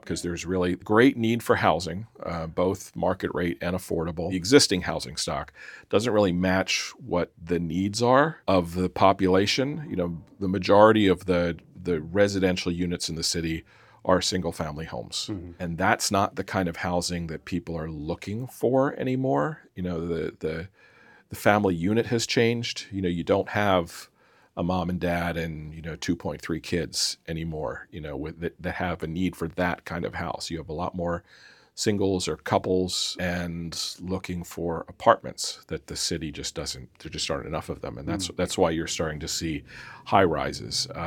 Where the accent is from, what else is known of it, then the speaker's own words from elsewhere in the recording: Pennsylvania, United States; I'm from Lancaster County. Mm-hmm. I'm born and raised.